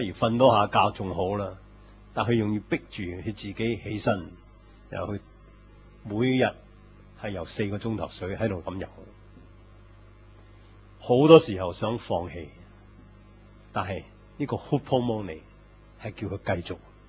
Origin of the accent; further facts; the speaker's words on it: Hong Kong; 很多我们香港人最厉害的这句话